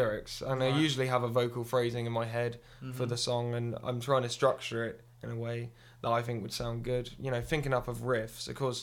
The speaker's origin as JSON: {"language": "English", "town": "Southampton", "region": "South East England", "country": "United Kingdom", "tie": "born or raised there", "said": "Me and my brother, who's the drummer, hail mm-hmm. from Southampton. We always have lived there mm-hmm. ever since."}